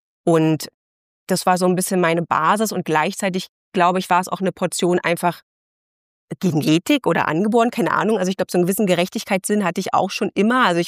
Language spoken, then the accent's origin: German; East Germany, Germany; Ich bin ja, ich komme ja aus dem Osten und auch meine Familie ist ja im Osten auch so sozialisiert worden